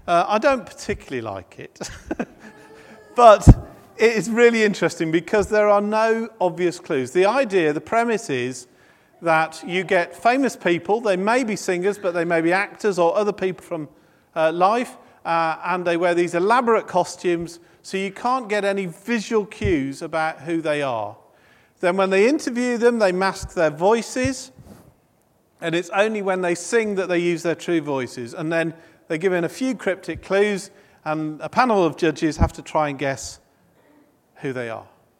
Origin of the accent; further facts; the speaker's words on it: United Kingdom; But being very British, you don't ask someone, do you?